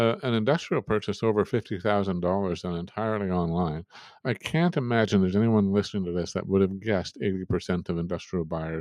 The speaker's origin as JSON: {"language": "English", "country": "Canada", "said": "Look, we're Canadian, so we're going to bring a bit of a skewed perspective to this."}